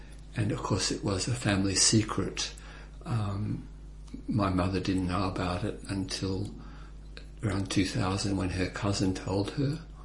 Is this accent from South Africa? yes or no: no; Maryborough, Queensland, Australia; born there; I was born in Maryborough, which I think is the Bajula country in Queensland, in 1952. My parents were born there, as were three of my four grandparents as well.